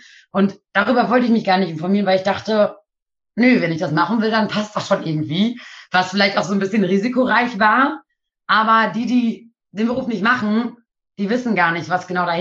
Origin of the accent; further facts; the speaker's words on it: Nienburg, Lower Saxony, Germany; born there; ich bin 24 Jahre alt, komme gebürtig aus Nienburg, wohne mittlerweile auch wieder in Nienburg.